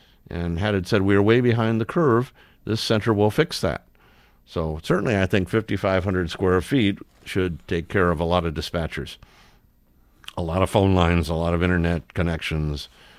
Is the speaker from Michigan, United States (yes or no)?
yes; Detroit, Michigan, United States; In the olden days, when I grew up in Detroit, we actually had beat cops that we would see walking most residential neighborhoods.